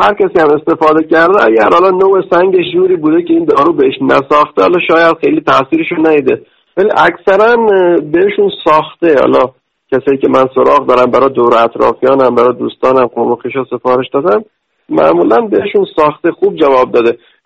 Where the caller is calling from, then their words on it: Fars, Iran; من از استان فارس هستم، از شیراز هستم.